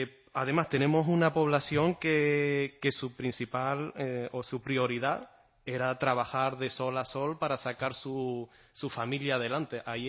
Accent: La Gomera, Canary Islands, Spain; Yo vengo desde La Gomera y es verdad que ahí no hay infraestructuras específicas para poder exponer este tipo de arte.

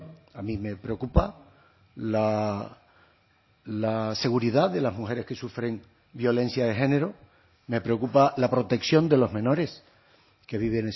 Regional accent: Canary Islands, Spain; Como concejal y como alcalde de mi pueblo, como consejero del Cabildo de mi isla y como viceconsejero del Gobierno de Canarias.

